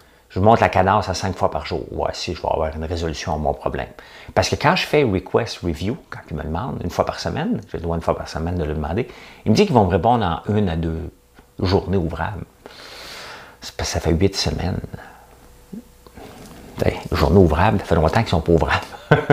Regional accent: Montreal, Quebec, Canada; Je viens de Montréal, moi.

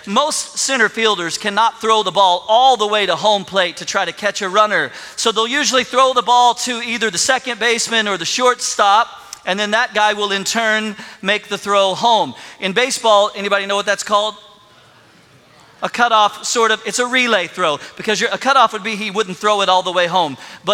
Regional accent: Cincinnati, Ohio, United States; I grew up in Cincinnati, Ohio, in the early 80s, so just a few years removed from the Big Red Machine, Pete Rose, Johnny Bench, Joe Morgan.

